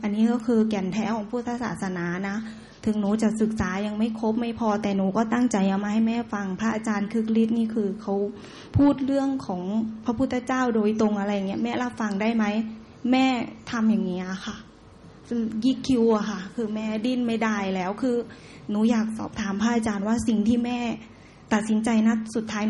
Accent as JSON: {"language": "Thai", "region": "Roi Et", "country": "Thailand", "lives_now": "Bangkok, Thailand", "said": "หนูมาจากร้อยเอ็ดนะคะ"}